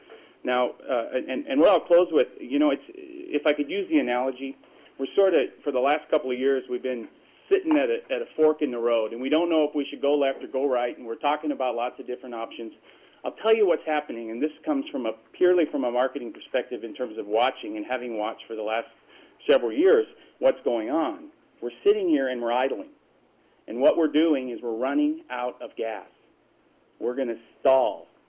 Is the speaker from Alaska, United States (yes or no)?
yes; Nome, Alaska, United States; I grew up in Nome. I've seen it from all different angles.